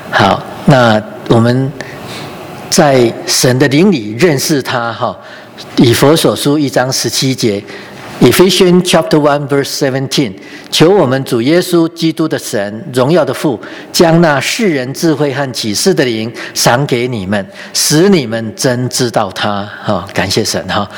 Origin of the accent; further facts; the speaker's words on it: China; 我们中国人说这个敬鬼神而远之嘛